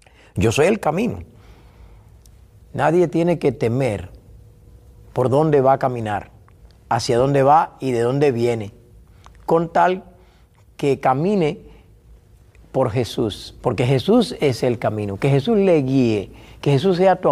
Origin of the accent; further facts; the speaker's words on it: Cuba; moved away as an adult; also born or lived in Spain; now in United States; Pero nací en Cuba y allí me formé como pastor realmente. Y salí rumbo a España en el año 1987, donde viví 10 años en España hasta el 98. Y después vine a los Estados Unidos de Norteamérica, donde he vivido desde el 98 hasta este año